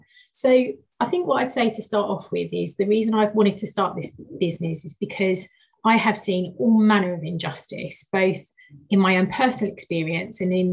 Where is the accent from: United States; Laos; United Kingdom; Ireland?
United Kingdom; Dagenham, London; also born or lived in Romford; The first thing is, I grew up in Dagenham and Romford.